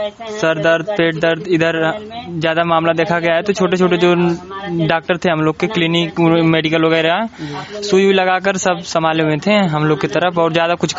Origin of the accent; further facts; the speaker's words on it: Manuapur, India; मनुआपुर के रहने वाले हैं, हम निवासी।